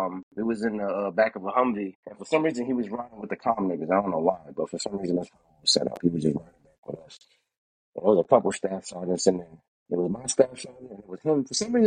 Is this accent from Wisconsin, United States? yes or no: no; Queens, New York, United States; born there; Says I was born in Queens, like, oh, so you from New York?